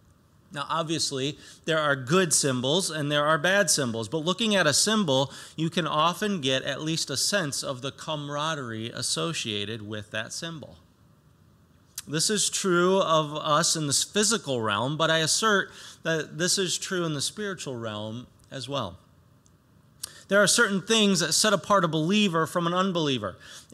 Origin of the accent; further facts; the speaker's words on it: United States; And I don't know about you, but when I see that as an American, I get upset and I want to put a stop to that.